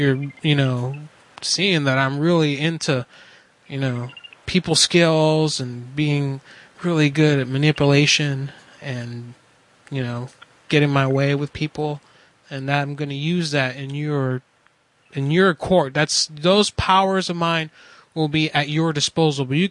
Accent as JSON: {"language": "English", "region": "Pennsylvania", "country": "United States", "said": "I'm from Pennsylvania. I say a while for everything."}